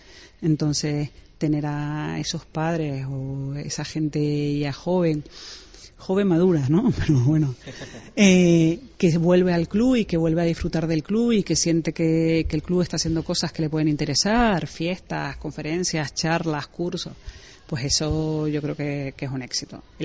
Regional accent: Canary Islands, Spain; nosotros pertenecemos a la ciudad de Las Palmas de Gran Canaria, claro. Somos de Gran Canaria, la gran mayoría, y nos sentimos parte de ellas.

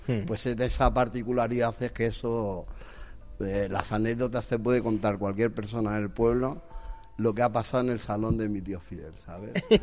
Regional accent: Madrid, Community of Madrid, Spain; born there; No, yo ya nací en Madrid.

